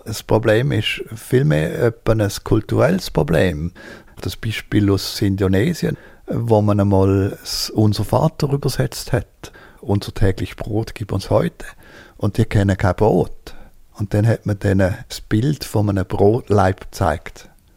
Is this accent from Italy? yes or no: no; Switzerland; Das erleben wir auch in der Schweiz auch. Dass unser Dialekt eigentlich das ist, was auch das Emotionale ausdrückt.